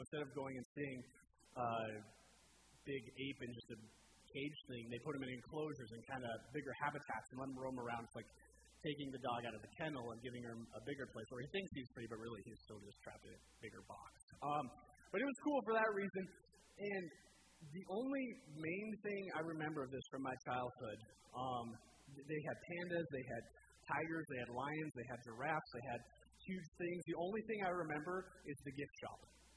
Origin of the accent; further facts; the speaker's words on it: Montana, United States; also born or lived in California; But I was born in California, and I don't consider myself a Californian. I'm not a Californian. I don't like Californians. They can stay out of my woods. I'm a Montanan, misplaced by my parents.